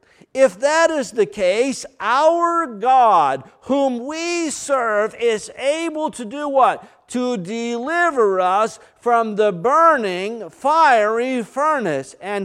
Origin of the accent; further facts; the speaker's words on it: Maine, United States; It's because I'm from Maine. I don't say it right.